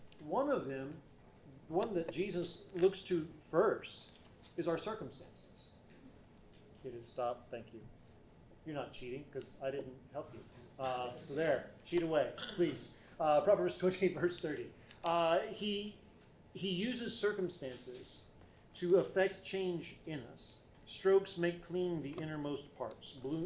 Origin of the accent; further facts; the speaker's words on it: Alabama, United States; And growing up, I grew up in the South in Alabama.